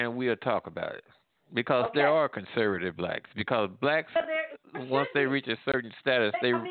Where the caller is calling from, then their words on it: Midwest, United States; I'm calling from the Midwest, by the way.